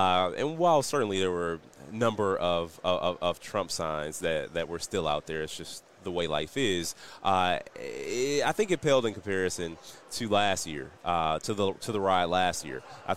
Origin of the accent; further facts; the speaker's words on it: Milwaukee, Wisconsin, United States; something that we didn't see at the convention in my hometown of Milwaukee.